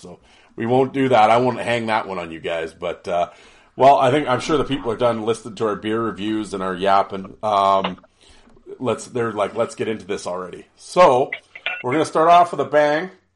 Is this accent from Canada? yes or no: yes; Canada; I'm Canadian.